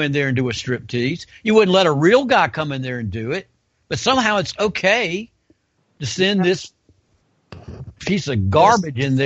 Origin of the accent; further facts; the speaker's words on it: North Carolina, United States; also born or lived in Atlanta; now in Memphis, United States; Yeah, I lived in Charlotte when I was a kid. Probably that's been 40, 50 years ago. I grew up in North Carolina, a lot of North Carolina.